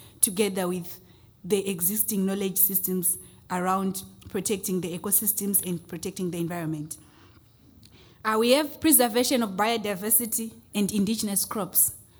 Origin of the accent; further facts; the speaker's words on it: Zimbabwe; I'm from Zimbabwe.